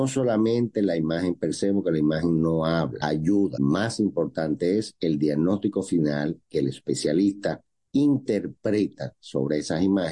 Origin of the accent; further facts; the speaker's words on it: Dominican Republic; Todos somos dominicanos, todos somos hermanos, todos necesitamos.